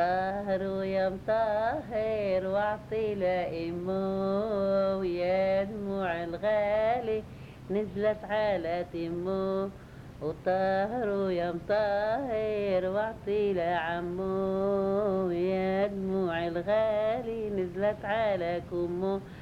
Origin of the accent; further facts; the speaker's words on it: Haifa, Haifa District, Israel; born there; من مواليد حيفا سنة 1944.